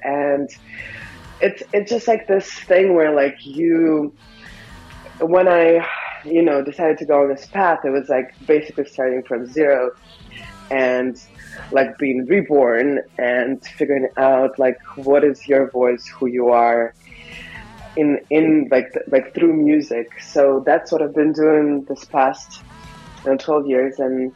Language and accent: English; Moscow, United States; English is a second language; now in New York City, United States; I grew up in Moscow, and I decided to go to New York and learn English so I could write my lyrics in English.